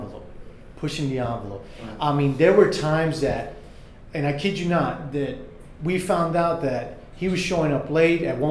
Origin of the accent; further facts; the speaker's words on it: Newark, New Jersey, United States; I grew up in Newark, so all that pill stuff, not interested in.